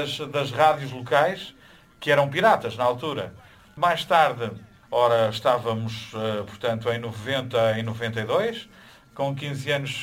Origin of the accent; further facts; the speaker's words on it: Caria, Castelo Branco, Portugal; depois vim aqui parar de paraquedas, portanto, novamente, à minha terrinha, costumo dizer que é a minha terrinha, e estou aqui na Rádio Caria há cerca de 20 anos e qualquer coisa.